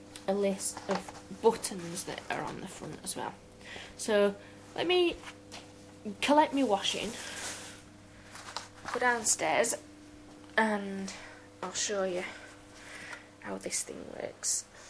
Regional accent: Sheffield, Yorkshire and the Humber, United Kingdom; I come from Sheffield in England.

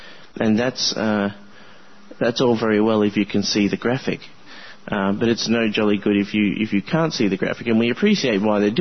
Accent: Australia; and I'm from Australia, so it's a bit of an international thing happening here

